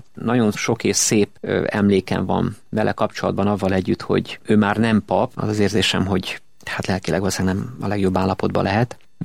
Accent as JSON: {"language": "Hungarian", "town": "Debrecen", "region": "Hajdú-Bihar", "country": "Hungary", "tie": "born there", "said": "és én így visszakerültem a szülővárosomba, Debrecenbe."}